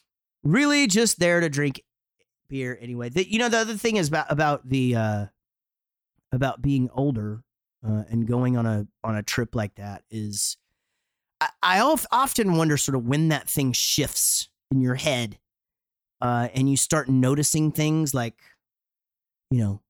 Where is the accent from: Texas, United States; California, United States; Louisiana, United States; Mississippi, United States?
Texas, United States; Wichita Falls; I'm from Wichita Falls. I just rip them in half.